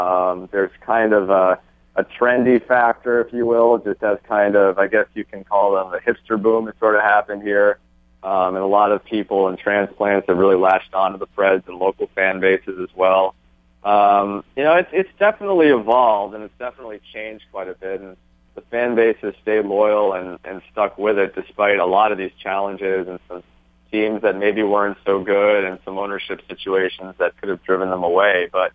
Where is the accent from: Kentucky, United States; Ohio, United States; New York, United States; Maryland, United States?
New York, United States; New York City; and growing up in New York City, even went to Game 7 of the 94 Cup Finals